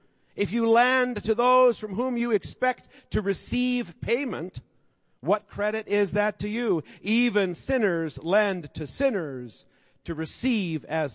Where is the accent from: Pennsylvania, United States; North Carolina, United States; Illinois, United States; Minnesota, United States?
Minnesota, United States; Twin Cities; Now, I grew up here in the Twin Cities. I loved my life in these rolling hills of the river valley, but my family comes from another river valley.